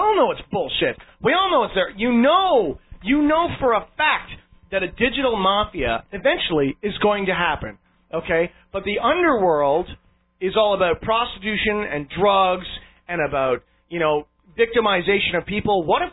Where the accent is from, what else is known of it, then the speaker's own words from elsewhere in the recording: Canada; because of we're Canadian, one. Two, our Canadian laws do not endorse